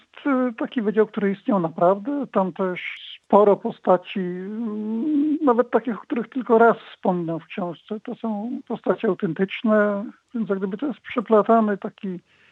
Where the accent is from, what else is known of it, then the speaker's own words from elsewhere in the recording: Głuchołazy, Opole Voivodeship, Poland; pojawiają się Głuchołazy, to jest moje rodzinne miasto, już takie, bo tam się urodziłem.